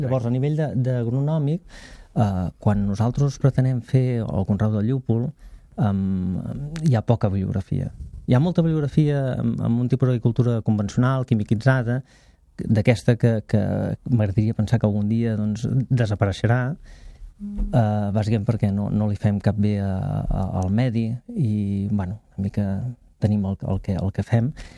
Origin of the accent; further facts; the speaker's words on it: Barcelona, Catalonia, Spain; jo soc de Sant Andreu del Palomar, de fet.